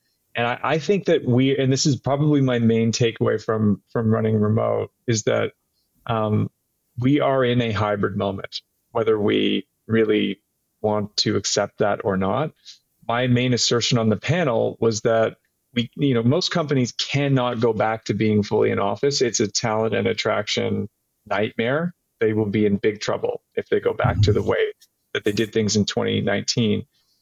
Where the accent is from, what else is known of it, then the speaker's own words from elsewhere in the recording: Toronto, Ontario, Canada; I grew up in Toronto my whole life